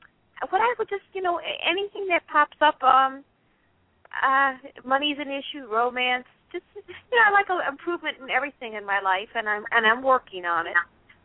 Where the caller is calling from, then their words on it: Florida, United States; I'm calling from Florida.